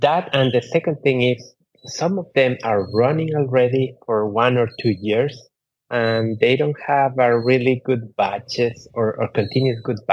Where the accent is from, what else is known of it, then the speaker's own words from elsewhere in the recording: Ecuador; English is a second language; moved away as an adult; I'm originally from South America, specifically from Ecuador. But I moved overseas about 19 years ago.